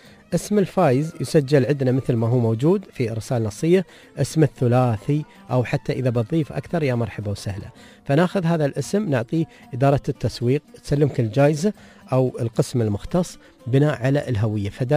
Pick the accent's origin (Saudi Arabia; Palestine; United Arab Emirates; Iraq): United Arab Emirates; Dubai; أيضا المهرجانات اللي موجودة هني عندنا في دبي،